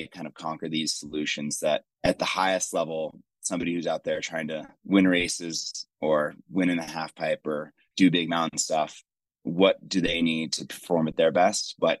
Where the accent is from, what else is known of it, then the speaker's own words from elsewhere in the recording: Park City, Utah, United States; So I grew up in Park City, Utah.